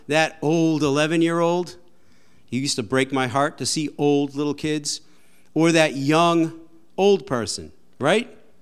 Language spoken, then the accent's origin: English; South Hanson, Massachusetts, United States; Anyhow, I grew up in South Hanson. So most of you should go, What? Where? And so that's exactly the kind of town I loved. It was rural.